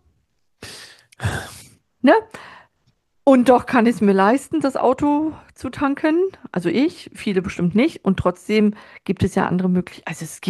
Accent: Rostock, Mecklenburg-Vorpommern, Germany; ich bin in Rostock geboren. Das heißt, ihr könnt euch vorstellen, ich bin in der DDR groß gewachsen.

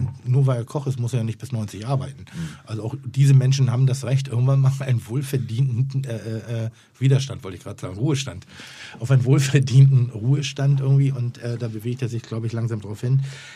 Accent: Pinneberg, Schleswig-Holstein, Germany; Ich nehme immer Butter. Ich bin aus Pinneberg.

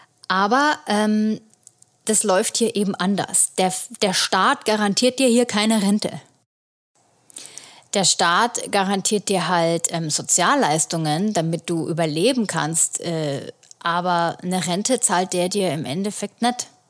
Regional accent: Bamberg, Bavaria, Germany; Das ist 4-mal Bamberg, wo ich herkomme.

